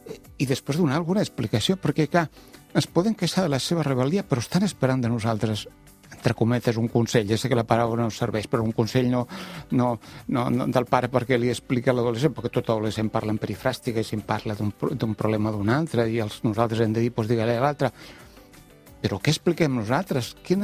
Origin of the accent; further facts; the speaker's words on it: Occitania, France; i que a més som francesos. No som de la grandeur francesa, no som de la grandeur catalana, però som catalans